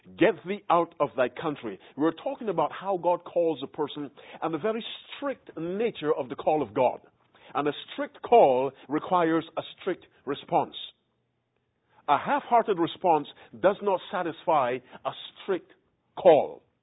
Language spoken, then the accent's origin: English; Barbados; moved away; where are you from originally? And I said, the West Indies, Barbados. And I haven't been there many years. The last time I was in Barbados was 1986.